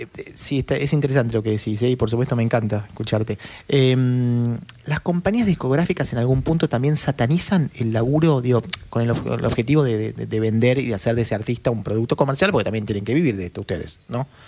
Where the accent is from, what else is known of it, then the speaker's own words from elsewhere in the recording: Argentina; lejos de representarlos a nosotros, digamos, porque ahora somos argentinos